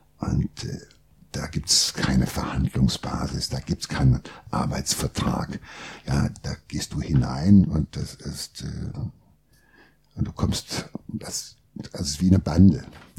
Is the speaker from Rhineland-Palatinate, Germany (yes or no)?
yes; Rhineland-Palatinate, Germany; Ja, also meine Heimat.